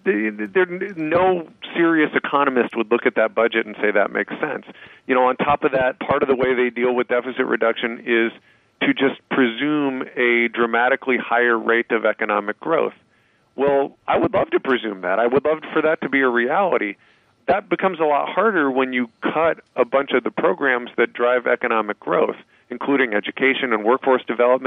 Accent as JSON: {"language": "English", "town": "Port Angeles", "region": "Washington", "country": "United States", "tie": "born or raised there", "said": "You know, when I was a kid growing up in Port Angeles, I played soccer."}